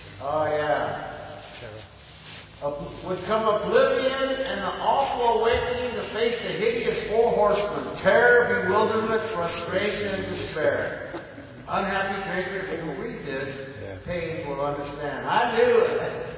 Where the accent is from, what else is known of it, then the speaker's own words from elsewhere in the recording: Tulare, California, United States; I'm from Tulare, not from West Bay, Tulare, California, down there.